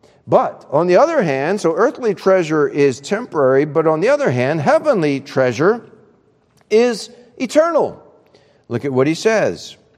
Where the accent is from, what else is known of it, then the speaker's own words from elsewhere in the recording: New Orleans, Louisiana, United States; I grew up down south in New Orleans. And this little fact, it rarely snows in New Orleans, Louisiana.